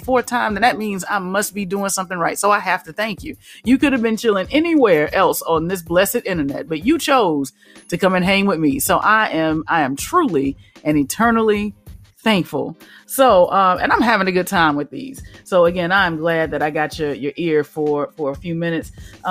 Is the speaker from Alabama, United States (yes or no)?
yes; Alabama, United States; So I grew up in the South. Alabama, to be precise. And I can remember, you know, as a kid going to church with my mom, with my grandparents